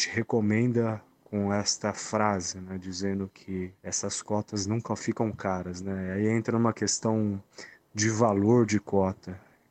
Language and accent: Portuguese; São Paulo, Brazil; eu sou de São Paulo.